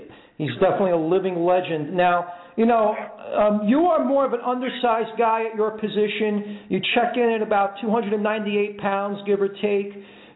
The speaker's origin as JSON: {"language": "English", "town": "Brooklyn", "region": "New York", "country": "United States", "said": "I grew up not too far from you. I'm a Brooklyn guy."}